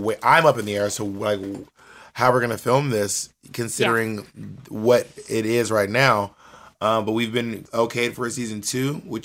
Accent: Columbus, Georgia, United States; born or raised there; also born or lived in Phenix City / LaGrange / Corinth

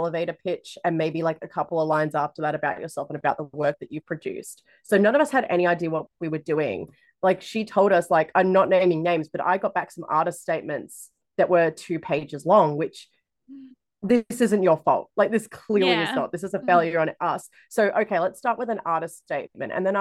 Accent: Australia; because I'm Australian

